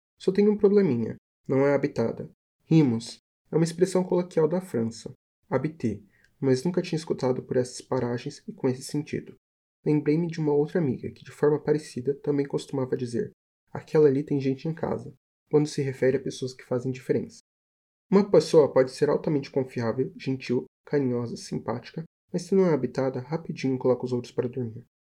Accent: Bauru, São Paulo, Brazil; sou de Bauru

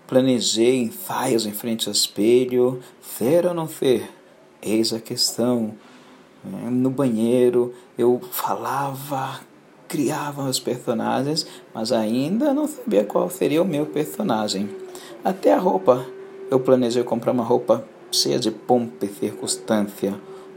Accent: São Paulo, Brazil; sou de São Paulo, capital

